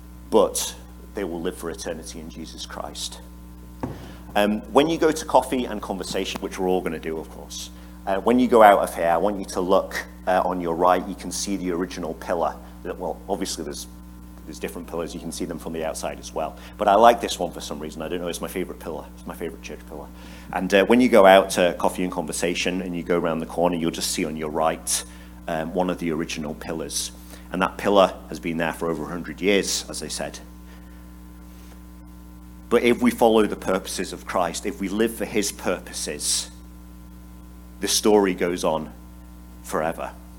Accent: Paderborn, North Rhine-Westphalia, Germany; You know, I come from Paderborn in Germany.

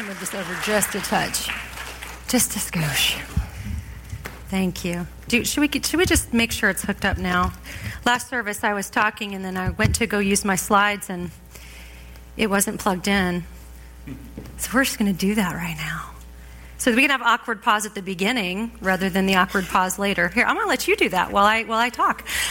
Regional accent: California, United States; now in Canada; I was raised in California, sort of in that evangelical subculture of the 80s and 90s.

